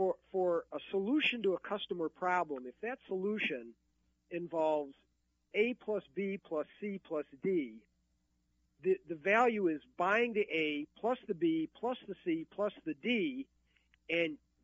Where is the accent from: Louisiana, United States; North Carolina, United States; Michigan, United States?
Michigan, United States; Detroit; Yeah, I'm a born and raised in Detroit guy.